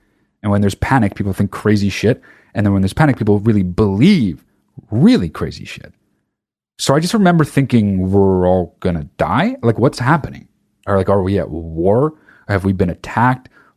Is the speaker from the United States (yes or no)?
yes; New Jersey, United States; I grew up in New Jersey and kind of went as a kid, but like, that's nothing.